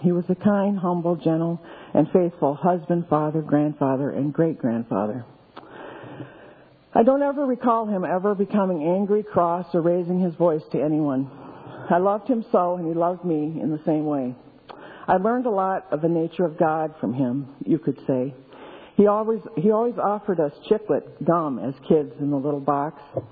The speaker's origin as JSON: {"language": "English", "town": "Livonia", "region": "Michigan", "country": "United States", "tie": "born or raised there", "said": "I was born in Ypsilanti, Michigan, and raised in Livonia, Michigan."}